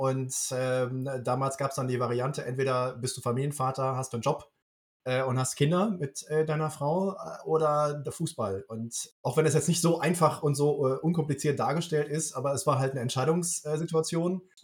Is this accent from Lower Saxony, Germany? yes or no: no; Cologne, North Rhine-Westphalia, Germany; weil ich gebürtiger Kölner bin